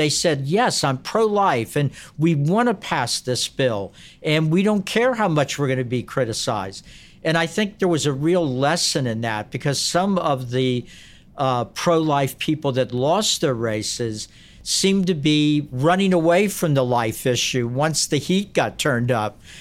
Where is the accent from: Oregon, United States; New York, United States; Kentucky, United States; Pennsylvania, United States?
Kentucky, United States; there are two very conservative states, Montana and my home state of Kentucky, that had pro-life referenda on the ballot